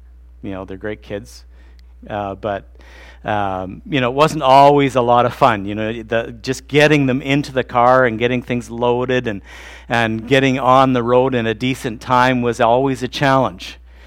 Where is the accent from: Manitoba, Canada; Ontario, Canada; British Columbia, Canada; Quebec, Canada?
Manitoba, Canada; Brandon; now in Swift Current, Canada; I grew up in Brandon, so north of there, there's a lake